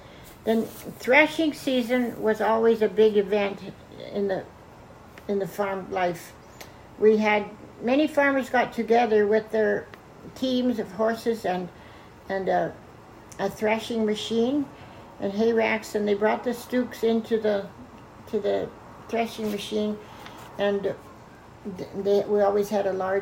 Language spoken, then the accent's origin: English; Athabasca, Alberta, Canada; I was born on January 29th, 1945 in Athabasca, Alberta. I'm the fifth living child of … We lived on a small farm in the district of Willow Ridge.